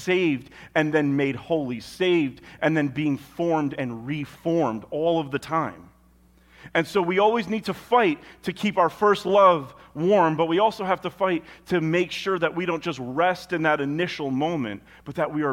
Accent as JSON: {"language": "English", "town": "Peekskill", "region": "New York", "country": "United States", "tie": "born or raised there", "said": "And I remember I grew up in Peekskill, and we would go up Maple Avenue to D&M's Pizza all the time on Friday."}